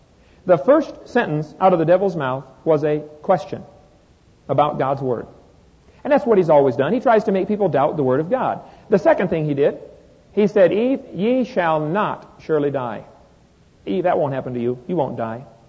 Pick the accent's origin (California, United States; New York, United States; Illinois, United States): Illinois, United States; Peoria; now in Pensacola, United States; I'm originally from Illinois. Anybody else from Illinois out there? Hey, look at that. Peoria, Illinois, hometown. We now live in Pensacola, Florida.